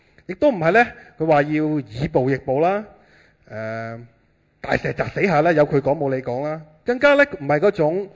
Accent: Hong Kong; 我喺香港长大嘅，咁我曾经都经历过呢，系香港系由英国人统治嘅时候㗎。

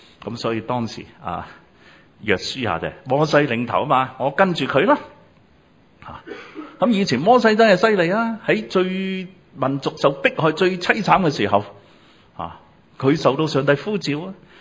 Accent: Guangdong, China; accent: Cantonese; 读翻正啲，我哋广东口音啊

